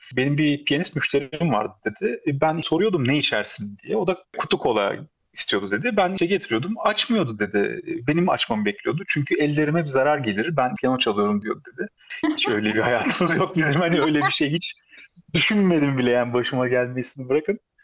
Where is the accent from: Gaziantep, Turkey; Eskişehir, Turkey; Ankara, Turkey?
Eskişehir, Turkey; Ben de 82'liyim. Nasıl söyleyeyim, ama az çok biliyoruz o Eskişehir'in eski halini. Ben orada doğdum, büyüdüm